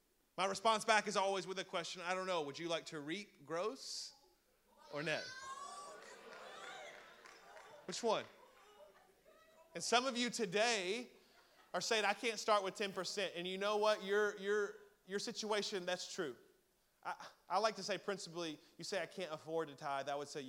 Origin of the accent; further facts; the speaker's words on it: Alabama, United States; I'm from Alabama. We're about the last on every education list, so I'm not brilliant.